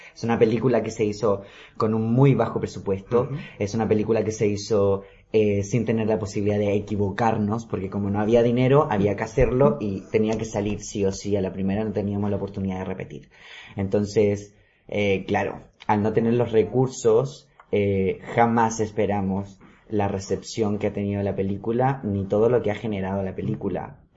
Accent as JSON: {"language": "Spanish", "country": "Chile", "moved": "yes", "lives_now": "Mallorca, Spain", "said": "Hace un año y medio estoy en Mallorca y bueno, de Chile ya he salido hace un año y medio."}